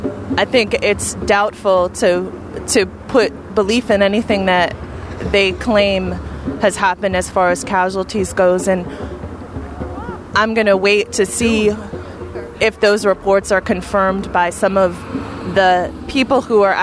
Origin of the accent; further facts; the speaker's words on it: United States; I'd just like to say that this is a shameful, embarrassing day for me as an American citizen and as a human being